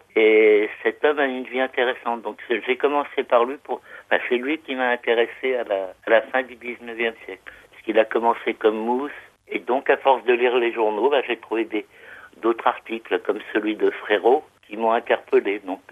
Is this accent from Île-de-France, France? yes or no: no; Caen, Normandy, France; born there; Oui, je suis né à Caen.